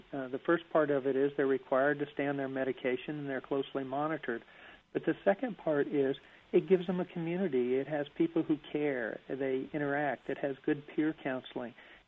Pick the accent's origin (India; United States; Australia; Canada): United States; Virginia; In Virginia, my home state, we are continually closing down psychiatric beds